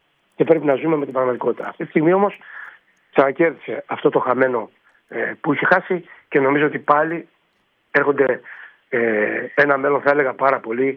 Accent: Garipa, Crete, Greece; Εγώ στο χωριό μου, τη Γαρίπα.

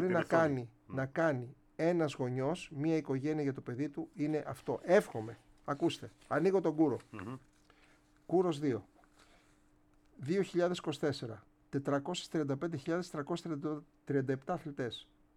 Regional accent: Naxos, South Aegean, Greece; την τοπική μου ομάδα που είμαι από την Άξο, τον Παναξιακό

